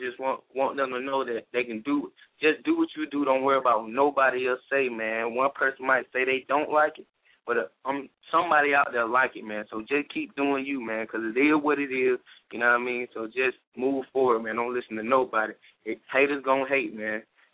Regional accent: Athens, Georgia, United States; Well, man, first I want to say I'm from Athens, Georgia, the west side of Athens, Pardo, Hawthorne Avenue.

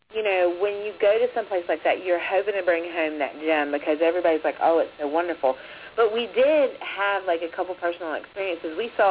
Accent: Virginia, United States; But y'all know that we're coming from Virginia.

